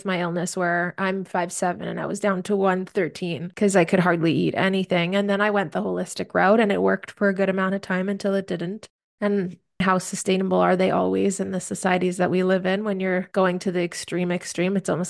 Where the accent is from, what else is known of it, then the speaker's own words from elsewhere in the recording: Canada; being a Canadian